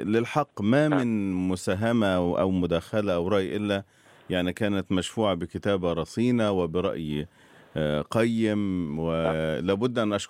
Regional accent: Sharqia Governorate, Egypt; عندما كنت صغيرا في ريف قريتنا بمحافظة الشرقية

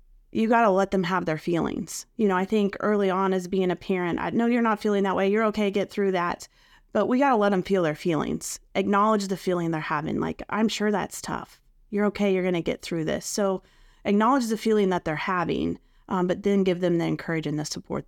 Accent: Fort Scott, Kansas, United States; Fort Scott, Kansas.

